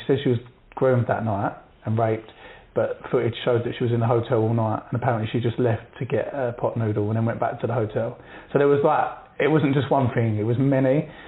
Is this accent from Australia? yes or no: no; East of England, United Kingdom; I'm Essex.